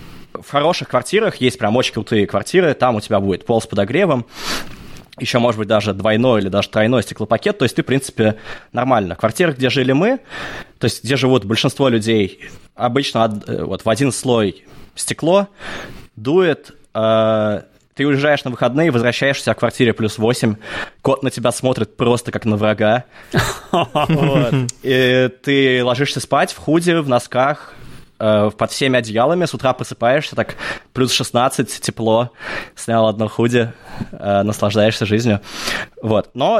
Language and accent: Russian; Kazan, Tatarstan, Russia; also born or lived in Moscow; До этого я учился в Москве, и там же начал играть в регби. А родом я из Казани.